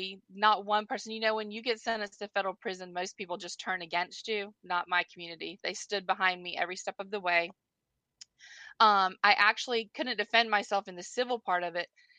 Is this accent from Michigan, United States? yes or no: no; Morehead City, North Carolina, United States; I'm from Morehead City, North Carolina.